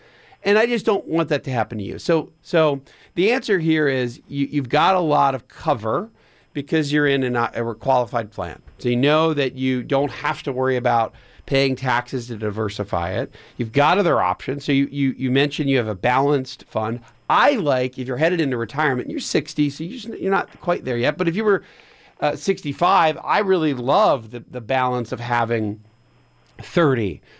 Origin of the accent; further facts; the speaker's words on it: Pennsylvania, United States; now in Atlanta, United States; or my home state of Pennsylvania or my alma mater state of North Carolina